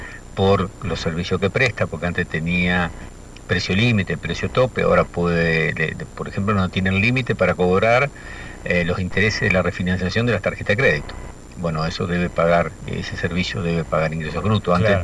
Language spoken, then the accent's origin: Spanish; Entre Ríos, Argentina; Sí, bueno, nosotros nos entrerrianos hace años ya que venimos reclamando desde Jorge Busti hasta Gustavo Bordet